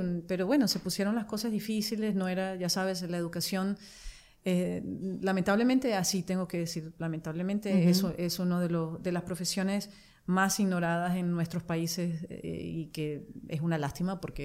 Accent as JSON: {"language": "Spanish", "country": "Venezuela", "moved": "yes", "lives_now": "United States", "said": "En los Estados Unidos, no sé, nunca los he contado, pero tengo 31 que salí, 31 años que salí de Venezuela, 32 ya casi."}